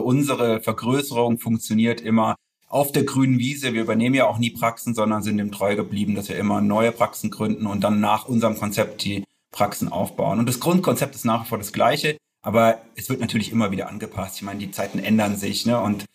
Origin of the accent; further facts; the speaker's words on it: Hesse, Germany; Nun komme ich aus der Nähe von Frankfurt, deswegen kenne ich auch noch alles drüber hinaus.